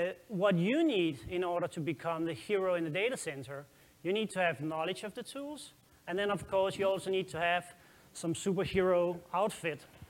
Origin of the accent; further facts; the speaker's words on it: Denmark; English is a second language; If you think my accent is funny, then just wait till you hear the Dutch guys later. I'm from Denmark, the happiest nation on the planet, if you didn't know that.